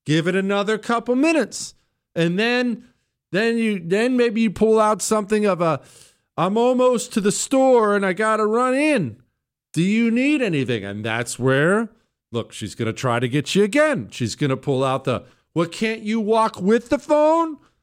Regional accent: Iowa, United States; moved away as an adult; Bronco, I'm originally from Northwest Iowa. Lived there 23 years.

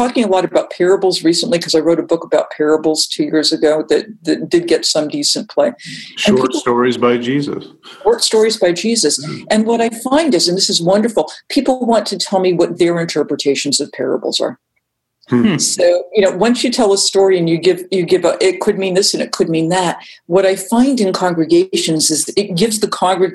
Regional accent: Massachusetts, United States; I'm from Massachusetts. I learned all about the Pilgrims

